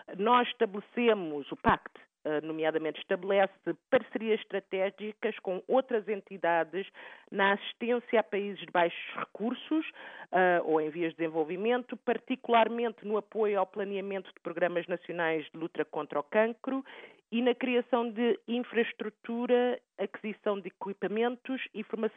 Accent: Portugal; É uma grande honra para mim, como portuguesa, estar presente nesta entrevista.

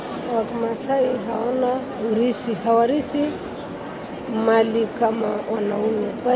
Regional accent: Monduli, Arusha, Tanzania; mama sita. Nimetoka Tanzania, Arusha, wilaya ya Monduli.

